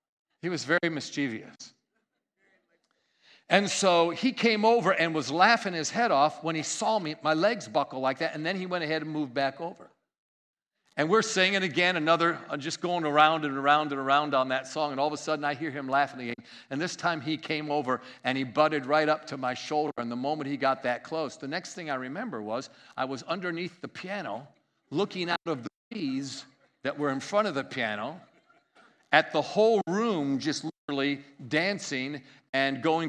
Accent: New York, United States; You know, I'm a New Yorker.

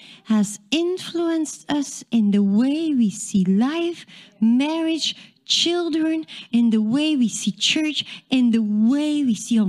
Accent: Texas, United States; A cowboy is a we're from Texas. I know in New York you it's a different story here

